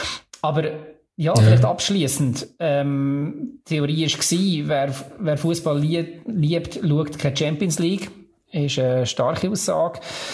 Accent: Lucerne, Switzerland; Jetzt nehmen wir wieder so ein bisschen die Sicht als Luzerner ein.

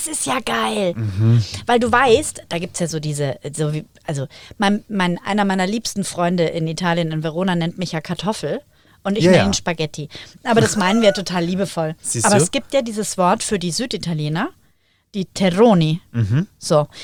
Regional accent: Germany; also born or lived in Northern Italy; eigentlich bin ich Deutsche, aber ich habe halt in Norditalien gelebt und da auch viel gearbeitet und habe aber hauptsächlich, also da viel mit Süditalienern, die italienische Sprache gelernt

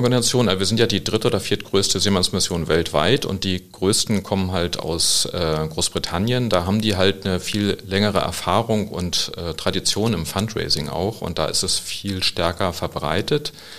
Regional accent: Northern Germany, Germany; Und die Häfen sind mal bei uns im Norden.

